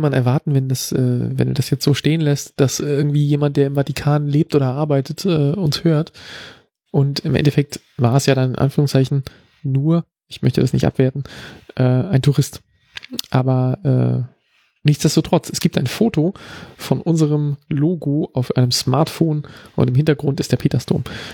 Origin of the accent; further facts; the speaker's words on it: East Germany, Germany; und ich bin in der DDR aufgewachsen